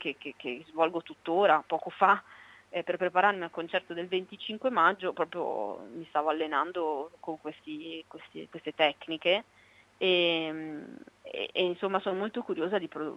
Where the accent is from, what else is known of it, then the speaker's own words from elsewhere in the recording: Favaro Veneto, Veneto, Italy; nel tessuto sociale di Favaro Veneto, che è il mio paese d'origine